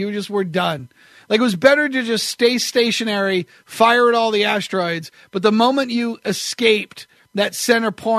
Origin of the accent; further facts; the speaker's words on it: New Hampshire, United States; I grew up in New Hampshire, and we didn't have college football, basically, growing up. It's not a college football area.